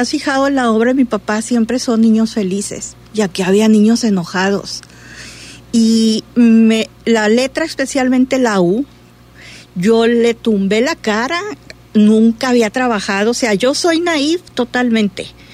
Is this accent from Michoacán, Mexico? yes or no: no; Puerto Vallarta, Jalisco, Mexico; born there; Ya pueden decir los que viven en Puerto Vallarta y los que nacimos en Puerto Vallarta, que sus letras son vallartenses.